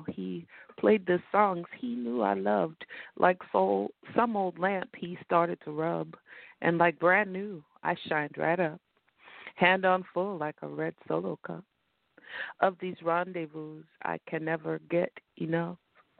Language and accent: English; San Francisco, California, United States; Yeah, I'm from San Francisco.